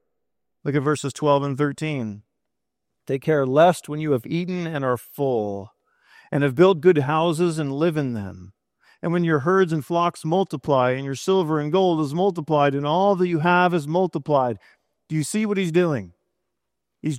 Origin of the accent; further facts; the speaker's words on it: California, United States; As a Californian, it's still just amazing.